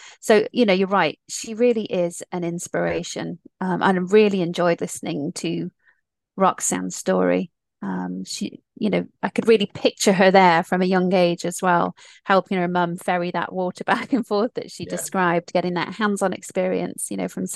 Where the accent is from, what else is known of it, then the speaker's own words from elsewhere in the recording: United States; Yeah, I mean, I grew up in the States.